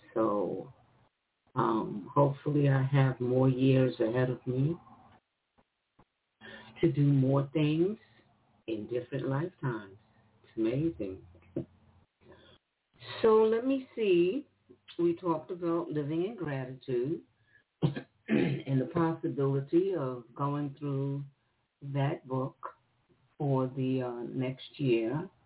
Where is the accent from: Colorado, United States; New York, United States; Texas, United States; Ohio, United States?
New York, United States; also born or lived in Utah; So, you know, I grew up in Harlem, New York, and that was one lifetime. And then I moved to Utah.